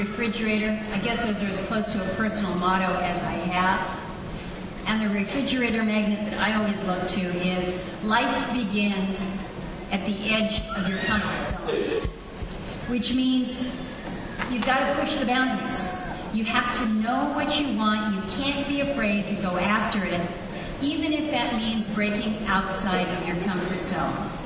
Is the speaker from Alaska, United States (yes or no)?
yes; Ketchikan, Alaska, United States; born there; I was born right here in Ketchikan. I didn't graduate from K-High. But I was born here.